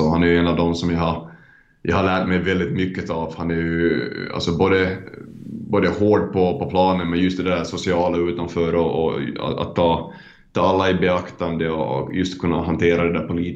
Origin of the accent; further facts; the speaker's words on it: Finland; och nu som finländare så känns det jättedåligt att jag inte har hållit vad jag har lovat